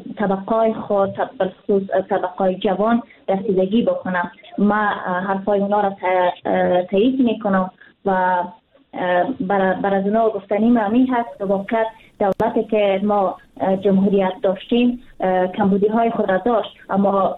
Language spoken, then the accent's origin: Persian; Afghanistan; ما یک افغان هستیم